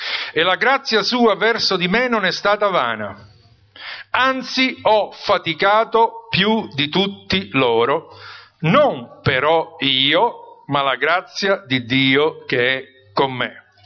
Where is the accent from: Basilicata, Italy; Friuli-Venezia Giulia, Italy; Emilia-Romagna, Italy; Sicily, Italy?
Sicily, Italy; Palermo; Io di solito ho dovuto imparare il siciliano perché era una lingua, i miei mi tenevano lontani da bambino, pur vivendo a Palermo, dalla popolazione locale